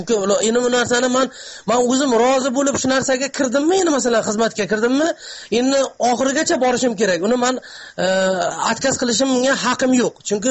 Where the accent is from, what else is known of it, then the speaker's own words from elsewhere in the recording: Qashqadaryo Region, Uzbekistan; now in Moscow, Russia; Qashqadaryodan men o'zi asli Moskvadan telefon qilyapman.